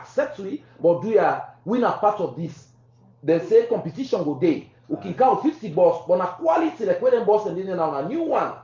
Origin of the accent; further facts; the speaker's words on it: Lumley, Western Area, Sierra Leone; I come from Lumley.